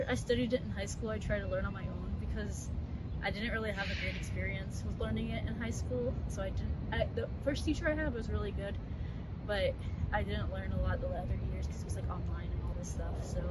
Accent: Illinois, United States; I'm not from Chicago.

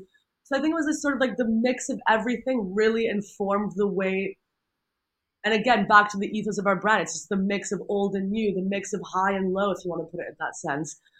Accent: New York, United States; when we were growing up in New York with my parents

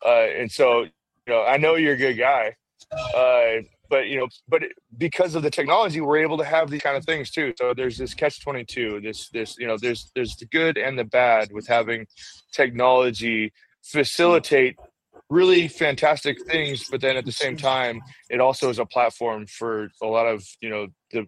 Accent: Kansas City, Missouri, United States; born there; hey, I was born in Kansas City. I'm a huge Chiefs fan.

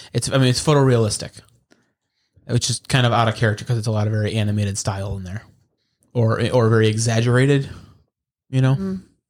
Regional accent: Illinois, United States; We're actually all from Illinois.

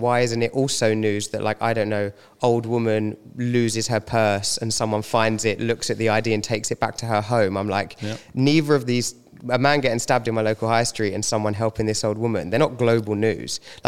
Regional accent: London, United Kingdom; I mean, I grew up in London, so I used to see boats a lot, like at Camden or in East London.

